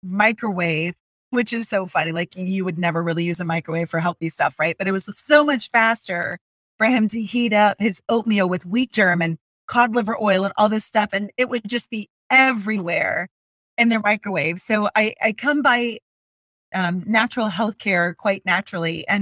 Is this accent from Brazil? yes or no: no; Michigan, United States; We moved to Michigan, which is my hometown and our home state and yours as well.